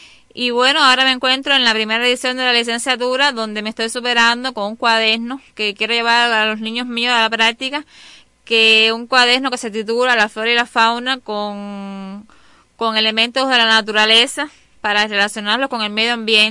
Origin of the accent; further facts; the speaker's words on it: Caibarién, Villa Clara, Cuba; born there; now in Ciénaga de Zapata, Cuba; Nací en Caibarién, en municipio de Caibarién, provincia de Santa Clara. Terminando mi último año de la carrera de educadora de ciclo infantil, me casé y vine a vivir para el municipio de Ciénaga de Zapata en el 94.